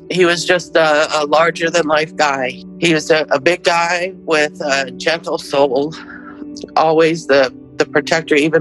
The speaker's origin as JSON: {"language": "English", "town": "Slidell", "region": "Louisiana", "country": "United States", "said": "I'm from Slidell, Louisiana."}